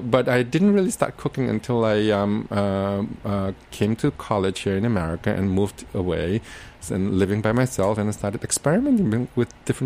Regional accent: Singapore; I remembered when I was growing up in Singapore, I've always enjoyed watching my aunt. We live in this huge extended family, so we have, my aunt and uncle all live under the same roof.

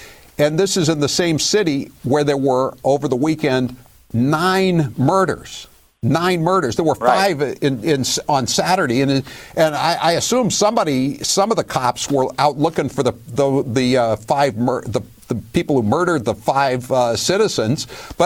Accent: Maine, United States; born there; I was born in Maine, and I worked in Maine for many summers when I was in high school and college.

